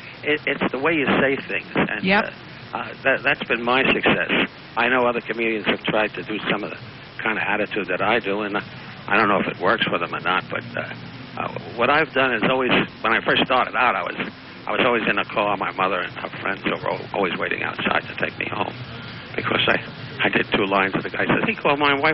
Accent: Jackson Heights, New York, United States; I'm a kid from Jackson Heights, and my mother always believed I was going to be, working the docks at Newark or something

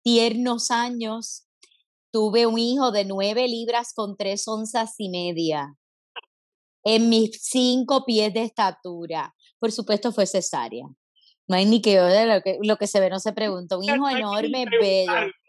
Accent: Caguas, Puerto Rico; Yo soy de Caguas, natural de Caguas. Caguas es un país, óyeme, nuestro nuevo país, como le decía Willy Miranda Marín, que en paz descanse, muy, muy artístico.

